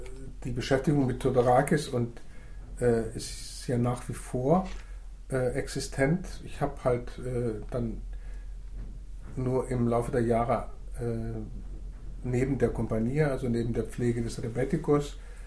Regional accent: Greece; now in Germany; griechischer Staatsbürger mit griechischem Pass und griechischem Personalausweis und zahle aber meine Steuern in Deutschland.

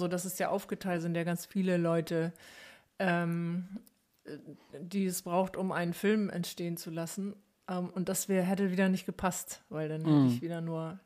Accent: Hamburg, Germany; now in Bremen, Germany; Ich bin in Hamburg aufgewachsen.

